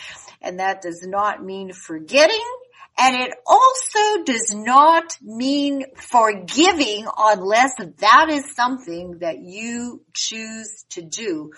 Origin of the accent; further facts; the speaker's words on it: Canada; I grew up in Canada. And I was educated in Canada and I did all of my training in Canada.